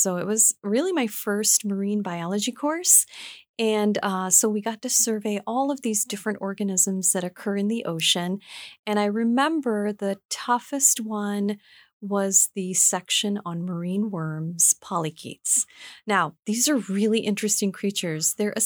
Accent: Colorado, United States; which is what I grew up in Western Colorado at Colorado Mesa University

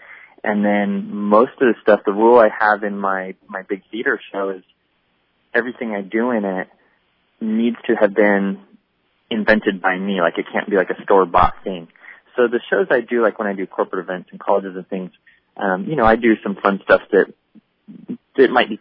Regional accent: Seattle, Washington, United States; now in Hollywood, United States; I was brought up in Seattle. I live in Hollywood now. I was brought up in Seattle

